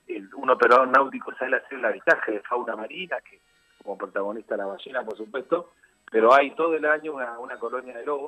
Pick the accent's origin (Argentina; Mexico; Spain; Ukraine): Argentina; Patagonia; No, no somos el Caribe, somos la Patagonia Argentina, y es una playa preciosísima de nuestra Patagonia y de nuestro país.